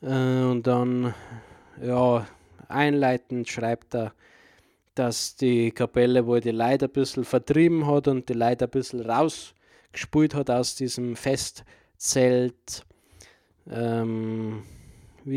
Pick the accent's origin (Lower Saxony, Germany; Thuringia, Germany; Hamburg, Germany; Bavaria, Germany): Bavaria, Germany; Man sagt natürlich eher, natürlich ich bin Bayer oder ich identifiziere mich viel eher mit Weiß-Blau wie mit dem Schwarz-Rot-Gelb.